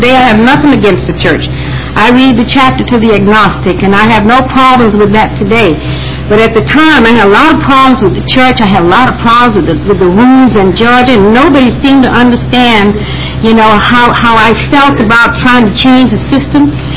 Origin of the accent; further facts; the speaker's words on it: Atlanta, Georgia, United States; Because when I grew up in Atlanta, Georgia, in a very nice family, considered at the time, in a very affluent black family.